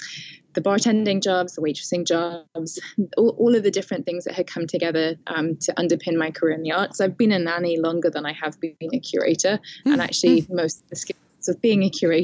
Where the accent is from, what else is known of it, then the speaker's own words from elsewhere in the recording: Scotland, United Kingdom; I come from Scotland in the UK